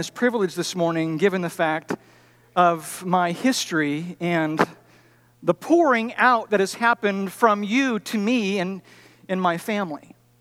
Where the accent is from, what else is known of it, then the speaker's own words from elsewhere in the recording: Cedarville, Ohio, United States; having the distinct privilege of growing up in Cedarville, Ohio, and all that comes